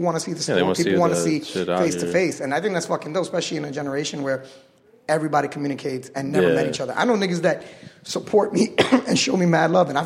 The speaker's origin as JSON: {"language": "English", "region": "New York", "country": "United States", "lives_now": "San Diego, United States", "said": "You know, to be honest, I'm from New York."}